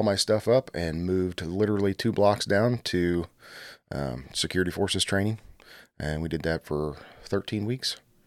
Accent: Carrollton, Illinois, United States; I was born and raised around Carrollton.

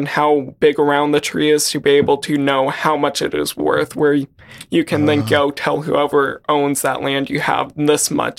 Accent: Wisconsin, United States; The first nine years of my life, I lived in Wisconsin. So I was around a lot of dairy farms, and my uncle owned one

